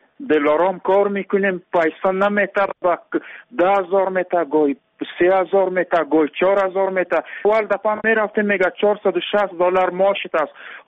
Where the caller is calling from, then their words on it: Andar, Ghazni, Afghanistan; ما ولایت غزنی ولسوالی اندر هستیم